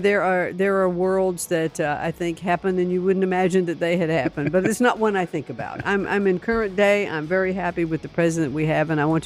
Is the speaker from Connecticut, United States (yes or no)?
yes; Connecticut, United States; I was invited to be a keynote speaker at a Lincoln Day dinner back in my home state in Connecticut.